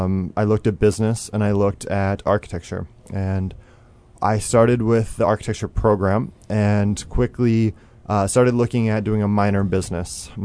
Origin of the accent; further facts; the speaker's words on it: Illinois, United States; I grew up in Central Illinois, near Jacksonville, Illinois